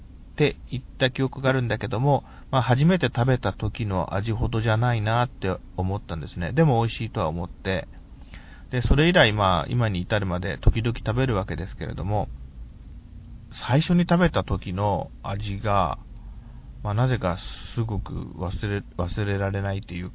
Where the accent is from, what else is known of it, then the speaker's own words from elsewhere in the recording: Nagaoka, Niigata, Japan; 場所は私の地元の新潟県長岡市のあるレストラン